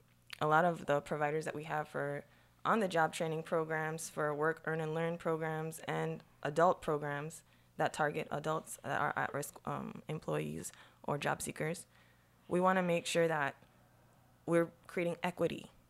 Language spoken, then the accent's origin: English; Saint Croix, U.S. Virgin Islands; I'm not going to say that I came from the worst place on the island, but I grew up in Adventure Hill.